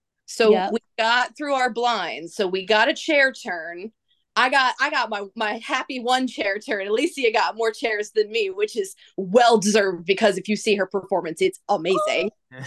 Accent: Maryland, United States; So I grew up in Anne Arundel County outside of Baltimore, but my parents constantly took us into the city.

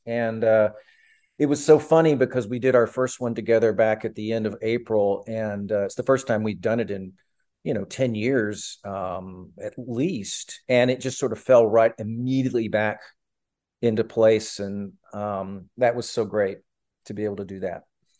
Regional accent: Birmingham, Alabama, United States; Even my hometown symphony, which is the Alabama Symphony in Birmingham, which is where I grew up.

